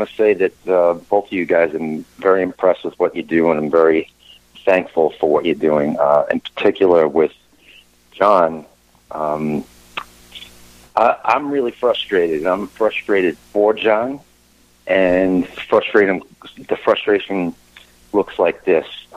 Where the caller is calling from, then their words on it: Sarasota, Florida, United States; I'm in Sarasota, Florida.